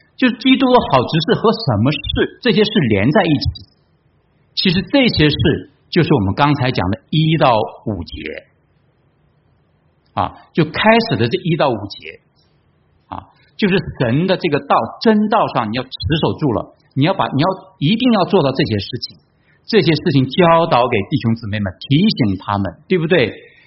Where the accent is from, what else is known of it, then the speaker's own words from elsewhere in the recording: China; moved away; 尤其是我们从国内来的哈，国内那个是佛教居多，对不对？信佛教的环境啊，庙也很多。